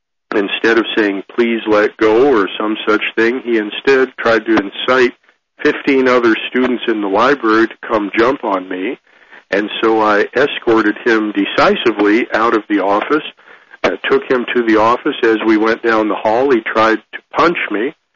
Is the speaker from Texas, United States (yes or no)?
yes; Texas, United States; I grew up, I've been all over the country. I was career military, but I grew up in South Texas